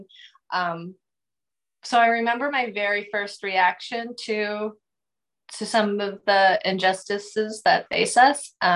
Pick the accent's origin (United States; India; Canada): Canada; Kitchener, Ontario; so I'm born and raised in Kitchener. So we lived in the, just down Krug Street, kind of in the suburb, very close to downtown